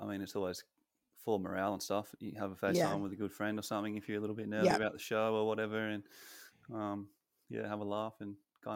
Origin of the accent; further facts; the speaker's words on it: South Australia, Australia; I'm from South Australia.